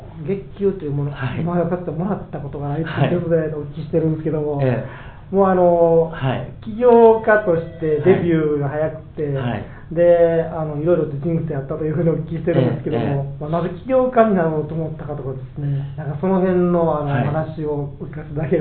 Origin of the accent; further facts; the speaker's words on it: Kansai, Japan; 20代ですね、はい、私も、はい、関西出身でして